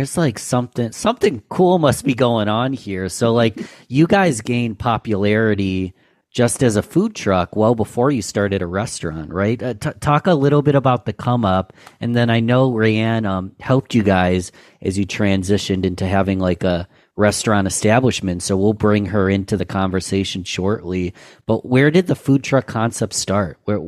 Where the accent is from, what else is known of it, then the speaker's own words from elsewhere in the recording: Rochester, New York, United States; leaders here from my hometown of Rochester, New York